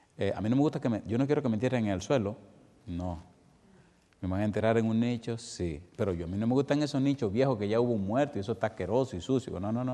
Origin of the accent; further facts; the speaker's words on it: Dominican Republic; siendo como soy, dominicano de sangre caliente